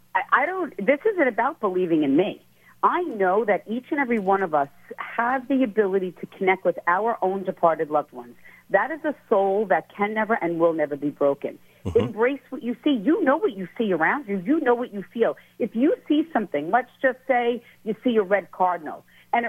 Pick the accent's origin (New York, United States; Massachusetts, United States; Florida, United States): New York, United States; I am from Long Island. I'm home right now, and I actually start my summer tour up in New Hampshire